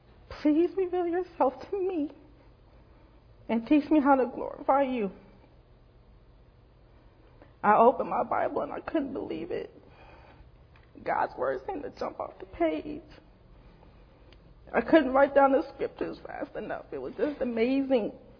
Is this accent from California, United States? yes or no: yes; Los Angeles, California, United States; also born or lived in Philadelphia; I was born in Philly, but grew up in L.A. with my parents.